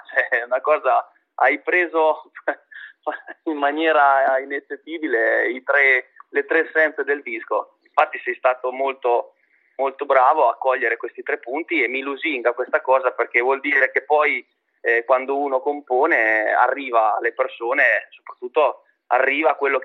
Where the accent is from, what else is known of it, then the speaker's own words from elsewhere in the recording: Marche, Italy; a Fano, che è una città chiamata Città della Fortuna, una cittadina delle Alte Marche, diciamo, vicino all'Emilia Romagna. Infatti spesso e volentieri mi scambiano per un romagnolo, per il mio accento.